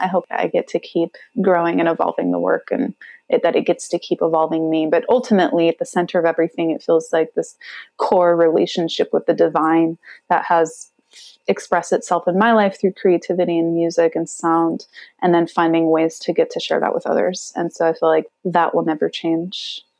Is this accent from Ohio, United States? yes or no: no; Phoenix, Arizona, United States; I was telling you, ladies, I grew up in Phoenix, Arizona, which was pretty unforgiving most of the time